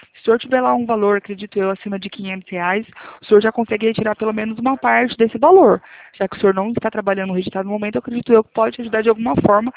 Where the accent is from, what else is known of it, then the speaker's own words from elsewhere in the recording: Presidente Prudente, São Paulo, Brazil; Presidente Prudente.